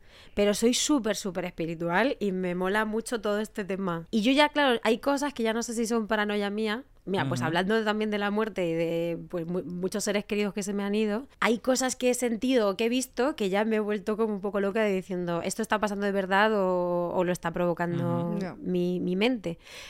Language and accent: Spanish; Elche de la Sierra, Castilla-La Mancha, Spain; lo han hecho de mi tierra, de Elche de la Sierra